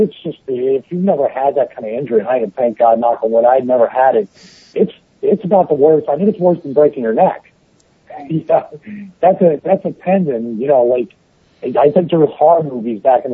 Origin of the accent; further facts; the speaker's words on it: Philadelphia, Pennsylvania, United States; I'm 40 years old. I grew up in Philadelphia.